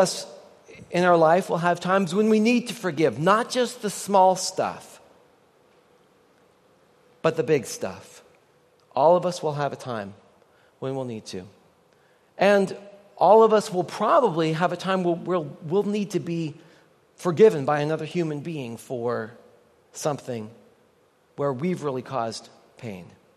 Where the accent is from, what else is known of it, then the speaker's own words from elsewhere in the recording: Canada; as a Canadian